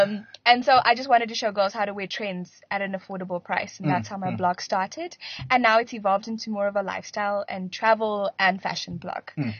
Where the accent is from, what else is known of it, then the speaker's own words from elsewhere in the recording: Bulawayo, Zimbabwe; I grew up in Baloyas, and in Baloyas they speak Ndebele.